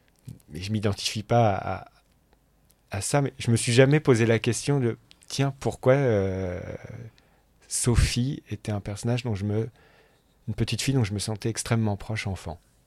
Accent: Normandy, France; moved away as an adult; je viens de Haute-Normandie et j'ai vécu à une trentaine de kilomètres de Rouen jusqu'à 18 ans.

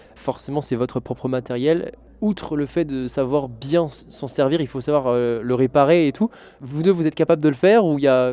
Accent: Brittany, France; Vous venez tout droit de ma région natale, donc la Bretagne.

